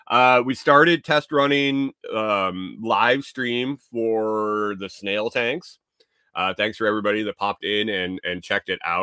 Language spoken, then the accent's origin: English; Minnesota, United States; Like, I'm from Minnesota. I get it when it's cold